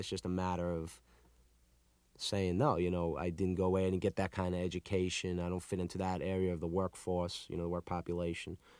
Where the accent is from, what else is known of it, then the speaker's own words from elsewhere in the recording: Baldwin, New York, United States; also born or lived in Woodmere; I grew up in Baldwin first, which is 20 minutes away from Five Towns or something. And Baldwin is a much different town. I mean, it's much more of a working class town, you know. And then I moved to Woodmere